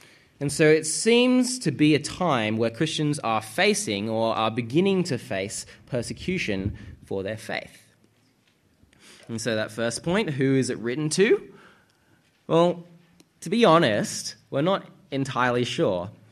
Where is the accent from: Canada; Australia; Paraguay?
Australia; I was born here. My parents migrated over. They met at UNSW, like I said, but I was born and raised, and so I very much feel like I'm Australian. I feel like this is my country.